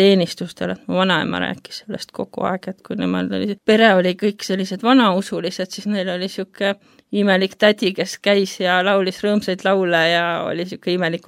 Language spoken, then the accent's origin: Estonian; Aravete, Järva County, Estonia; et ma olen pärit sellisest väikesest kohast nagu Aravete Järvamaal. Ja seal nagu ta on üsna selline uus alevik, ikkagi selline peamiselt nõukogude aegne